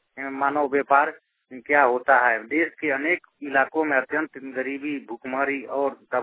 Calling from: Motihari, Bihar, India; घर पशुरामपुर, पोस्ट मुरादपुर, थाना तुरगुलिया, जिला पूर्वी चंपारण मोतिहारी, मैं एरिया कलम मोतिहारी से बोल रहा हूँ।

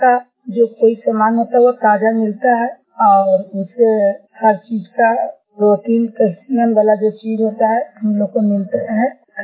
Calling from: Sandora, India; मेरा गांव … ग्राम संदोरा, मैं पंचायत से बोल रही हूँ।

